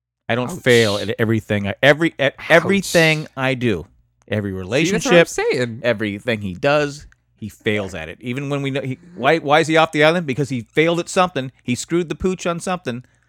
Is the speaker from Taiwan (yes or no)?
no; San Diego, California, United States; You know, I'm from San Diego.